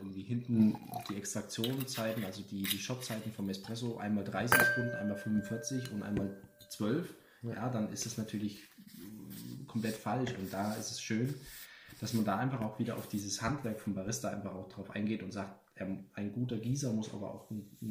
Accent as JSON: {"language": "German", "region": "Thuringia", "country": "Germany", "said": "Ich komme ja aus Thüringen. Das kratzt an meinem Ego."}